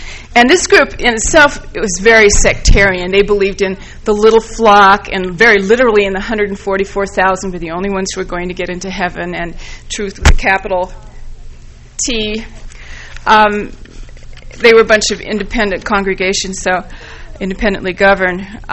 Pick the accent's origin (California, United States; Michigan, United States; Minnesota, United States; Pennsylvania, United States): California, United States; I grew up in Southern California.